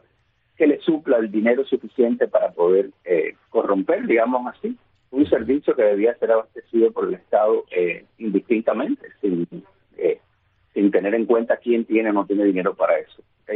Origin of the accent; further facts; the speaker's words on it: Caibarién, Villa Clara, Cuba; Yo, como cubano y como caibarinense, abogo porque esto sea posible